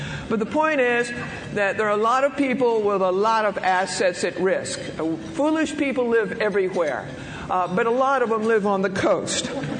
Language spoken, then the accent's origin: English; Fort Worth, Texas, United States; I grew up in Fort Worth, which when I was growing up was the southern end of Tornado Alley